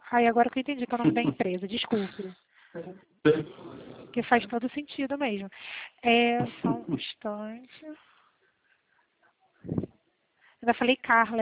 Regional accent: Rio de Janeiro, Brazil; eu sou do Rio de Janeiro

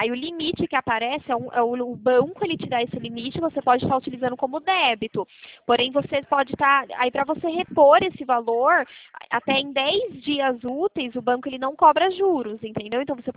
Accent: Araras, São Paulo, Brazil; Não, na verdade eu sou de Araras, é bem próximo.

